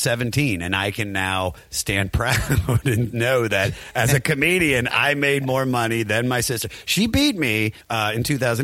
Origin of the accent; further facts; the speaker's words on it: Maryland, United States; accent: Maryland; But it just with my Maryland